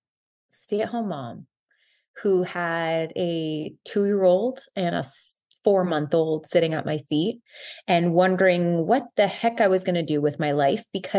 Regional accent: Guelph, Ontario, Canada; I am from Guelph, Ontario. I'm back in my hometown. I live 5 minutes away from my parents.

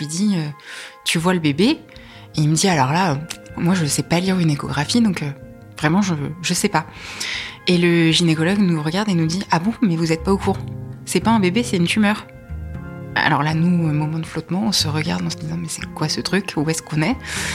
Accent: Le Perray-en-Yvelines, Île-de-France, France; also born or lived in Rambouillet; Alors j'ai grandi pas très loin d'ici, à proximité de Rambouillet. Je suis née à Rambouillet et j'ai vécu au Perray-en-Yvelines. J'ai fait mon lycée à Rambouillet, donc c'est dans le coin et toute ma famille est dans le coin.

